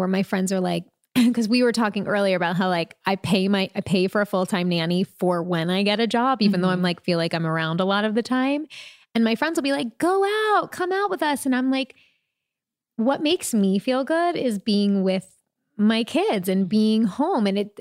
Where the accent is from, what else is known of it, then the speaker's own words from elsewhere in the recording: New York, United States; Some of us say pajama pants because we're from New York.